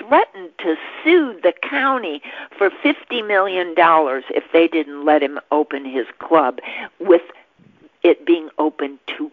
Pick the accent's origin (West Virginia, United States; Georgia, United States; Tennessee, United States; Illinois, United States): Illinois, United States; Chicago; the Miracle Mile in Chicago was ruined, and that's my hometown. And it just disgusts me beyond belief, because I used to be able to walk up and down those streets by myself, never a problem, day or night.